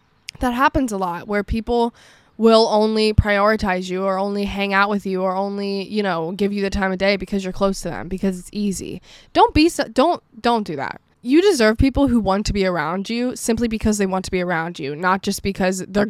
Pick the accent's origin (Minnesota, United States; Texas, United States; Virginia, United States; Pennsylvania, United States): Pennsylvania, United States; a few of my friends who are also from my hometown, they've moved, but only to like an hour and a half away in a city, in a bigger city here.